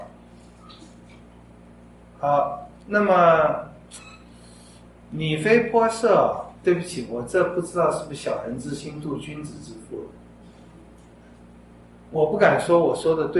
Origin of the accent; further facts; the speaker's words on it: Taiwan; 跟我们台湾人很像的。台湾人不有抬那个吗？